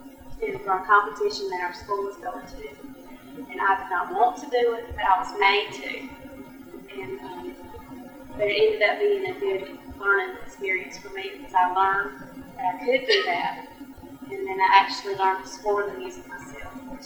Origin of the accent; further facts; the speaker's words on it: Valdosta, Georgia, United States; born there; I was born here in Valdosta, Georgia.